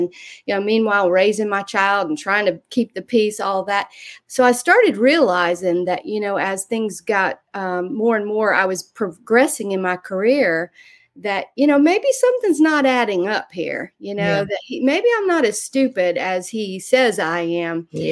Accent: Florida, United States; also born or lived in Ohio; I actually live in Florida right now, and I grew up in Florida. So was born in Ohio

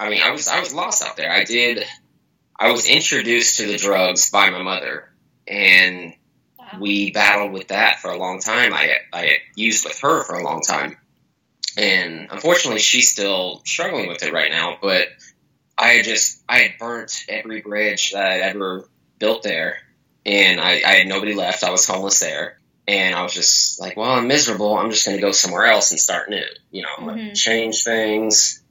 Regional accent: Dayton, Ohio, United States; moved away as an adult; now in Indianapolis, United States; I'm originally from Dayton, Ohio. And I came here trying to get away from everything, came to Indianapolis.

